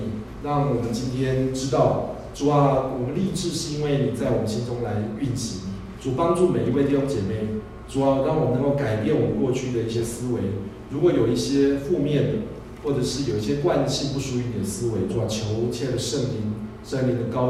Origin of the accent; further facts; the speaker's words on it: Taiwan; 我们台湾人有句笑话说